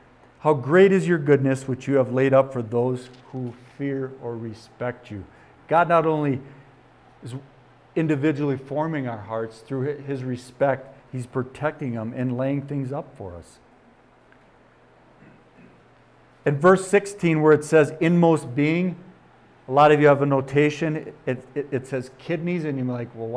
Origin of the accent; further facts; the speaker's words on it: Wisconsin, United States; I said, no, I'm not. Close, I'm from Wisconsin. She said, yeah, I could tell your accent. And I haven't even lived there for 10 years, but yeah, it's still there.